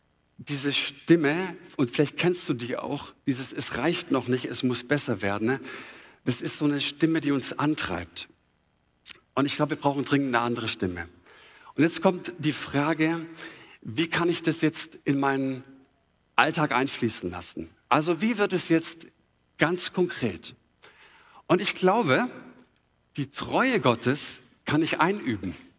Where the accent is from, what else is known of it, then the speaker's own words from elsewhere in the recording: Baden-Württemberg, Germany; ich bin ja auch nicht im Brennpunkt aufgewachsen und ich bin auch in der schwäbischen Kleinstadt auch groß geworden